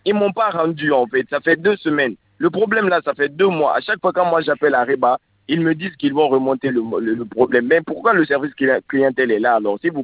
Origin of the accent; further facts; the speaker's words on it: Lebanon; moi, je suis un Libanais.